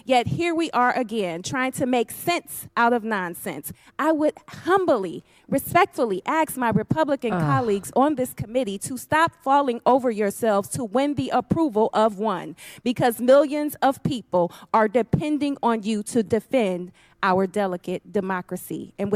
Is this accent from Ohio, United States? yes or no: yes; Ohio, United States; including most recently at my rally in the home state, my home state of Ohio